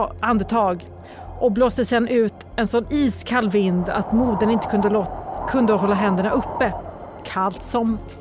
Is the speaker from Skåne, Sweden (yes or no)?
yes; Skåne, Sweden; accent: Scanian; Jag kan också känna att skåningar blir illa berörda av min skånska.